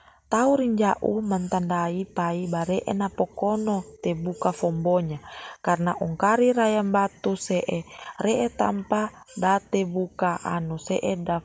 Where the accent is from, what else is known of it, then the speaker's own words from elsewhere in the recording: Tojo Una-Una, Central Sulawesi, Indonesia; Tojo Una-Una, Provinsi Sulawesi Tengah. Saat ini saya akan membacakan sebuah cerita yang terdapat di daerah saya